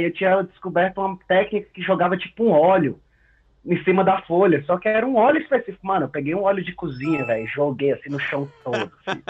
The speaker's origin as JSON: {"language": "Portuguese", "town": "Fortaleza", "region": "Ceará", "country": "Brazil", "tie": "born or raised there", "said": "Então, velho, pra quem não sabe, eu sou cearense, nascido em Fortaleza, nascido e criado em Fortaleza, né?"}